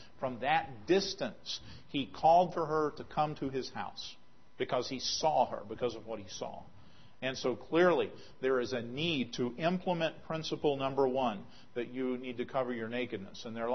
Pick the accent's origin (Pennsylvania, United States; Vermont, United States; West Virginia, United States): West Virginia, United States; Of course, I grew up in West Virginia, so everybody wore bib overalls.